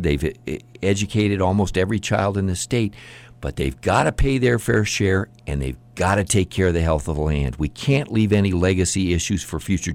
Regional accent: New Mexico, United States; Well, you know, I grew up in New Mexico, was interested in the people that lived here for thousands of years

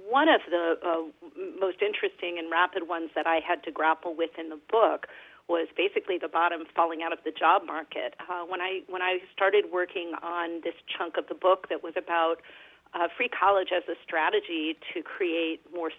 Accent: California, United States; born there; I am right here in Western Michigan, but I am a Californian by birth

